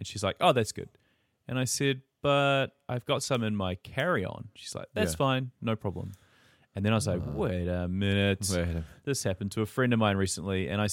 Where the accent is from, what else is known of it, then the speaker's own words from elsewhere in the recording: New Zealand; And I was like, "Well, not really. I'm from New Zealand."